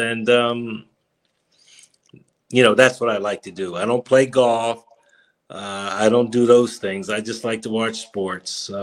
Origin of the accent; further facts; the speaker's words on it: Trenton, New Jersey, United States; blessed to be born and raised in Trenton … who came up here from Charleston, have wonderful sister, my only sibling